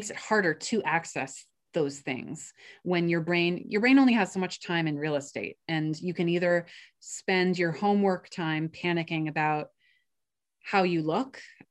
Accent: New York, United States; I went to theater school at Fordham, but also I grew up in New York, and both my parents were and are actors and did mostly theater.

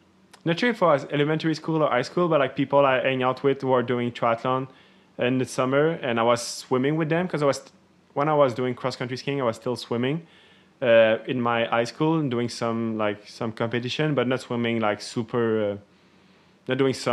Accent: Quebec, Canada; I live up north in, I grew up in Moronite and then I moved to Saint-André-Lac, which is like close to Saint-Sauveur.

